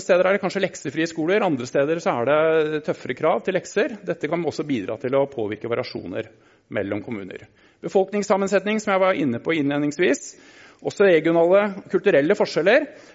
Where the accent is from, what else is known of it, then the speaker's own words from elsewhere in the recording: Oslo, Norway; Nei, fordi jeg vokste opp på Nordstrand, og når jeg var 20 år så skulle jeg aldri flytte tilbake på Nordstrand. Når jeg var 35 år så bodde jeg på Nordstrand.